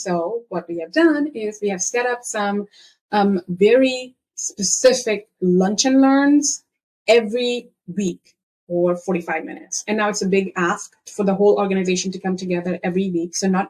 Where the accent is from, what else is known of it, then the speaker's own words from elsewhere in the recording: India; I'm from India.